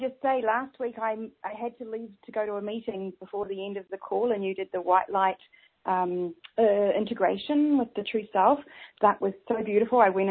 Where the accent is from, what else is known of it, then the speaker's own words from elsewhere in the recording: New Zealand; accent: Kiwi; Sorry, my Kiwi accent, and when I get excited, I talk even faster.